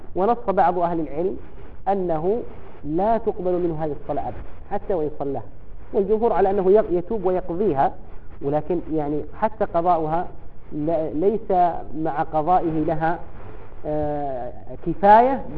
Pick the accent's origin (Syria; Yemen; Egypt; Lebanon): Yemen; نحن عندنا في اليمن الناس في كثير من الأماكن ربما يؤذنون العشاء بعد أذان المغرب بساعة